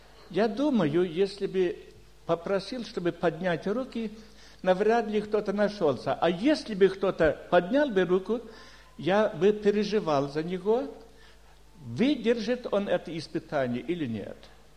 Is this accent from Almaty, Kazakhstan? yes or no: no; Karaganda, Karaganda Region, Kazakhstan; я сам из Караганды